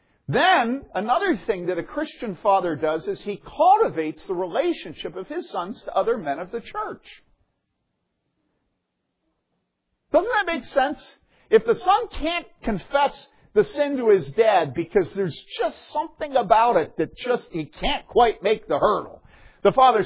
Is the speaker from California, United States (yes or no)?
no; Philadelphia, Pennsylvania, United States; And I'm from Philadelphia. Okay, and Philadelphia is completely different. In Philadelphia, we're direct and we lead.